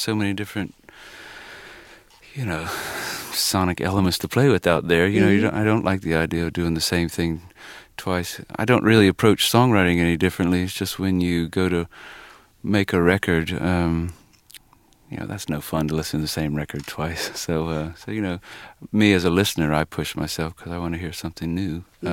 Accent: the Carolinas, United States; And, you know, I grew up in the Carolinas, so it's kind of hard to get away from country music.

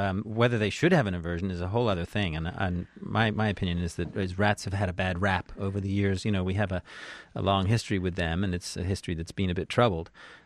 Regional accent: Canada; moved away as an adult; also born or lived in England; now in United States; I grew up in Canada. I was born in England, but grew up in Canada and studied biology as an undergraduate in Toronto and got a master's degree in Ottawa. And then I came to the United States back in the late 80s

